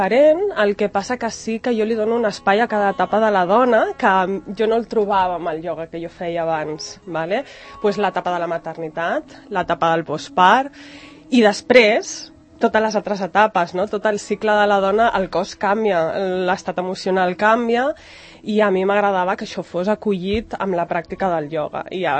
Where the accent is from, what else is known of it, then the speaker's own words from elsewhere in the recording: Sant Cugat del Vallès, Catalonia, Spain; En realitat, bàsicament estic a Sant Cugat, perquè jo sóc de Sant Cugat i m'agrada treballar a prop de casa